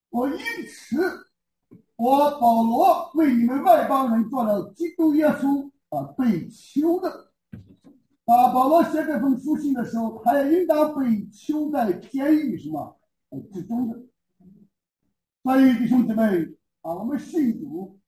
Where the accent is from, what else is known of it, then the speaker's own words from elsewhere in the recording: China; 我中国人讲的不好听